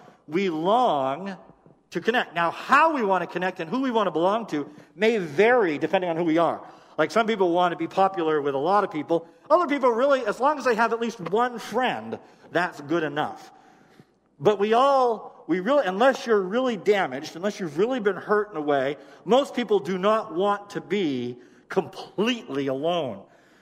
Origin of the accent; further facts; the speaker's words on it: Limington, Maine, United States; I lived in southern Maine, so I grew up in Chesterville, but we called it Limington, and some of you might know where Limington is. It's a little town in southern Maine that's a lot like Chesterville.